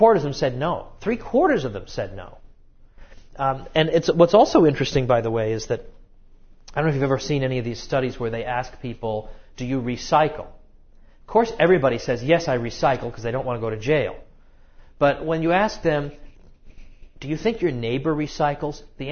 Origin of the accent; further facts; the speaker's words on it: Massachusetts, United States; also born or lived in New York; I mean, I came from there. I came from Massachusetts. I lived in New York for quite some time.